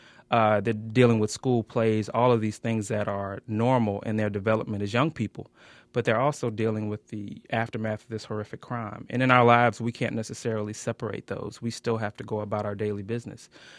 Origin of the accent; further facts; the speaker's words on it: Montgomery, Alabama, United States; a second novel that I'm working on that's going to take place in my hometown of Montgomery. So that will be interesting to kind of compare my life growing up there